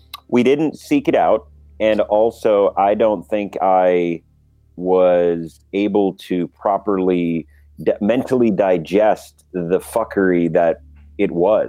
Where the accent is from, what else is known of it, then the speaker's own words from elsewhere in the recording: Wisconsin, United States; downtown Milwaukee, where we're both from Wisconsin.